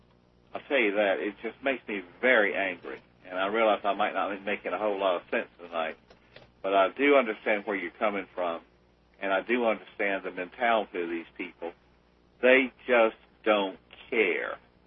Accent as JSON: {"language": "English", "region": "South Carolina", "country": "United States", "tie": "born or raised there", "said": "I grew up in South Carolina, the only state that tried to make war on the rest of the country."}